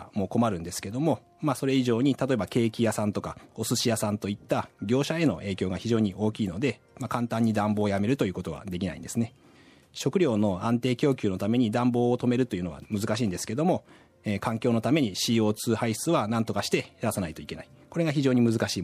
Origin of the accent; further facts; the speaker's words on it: Kanazawa, Ishikawa, Japan; 出身は石川県の金沢ですね。雪国育ちなのでやっぱり冬は雪が降らないと冬って感じがしないんですよね。